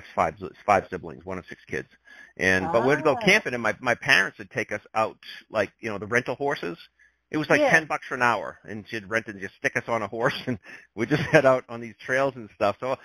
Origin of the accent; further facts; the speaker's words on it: Massachusetts, United States; moved away as an adult; Well, I grew up in Massachusetts, my wife and I, and but we've been out here for, just over 30 years now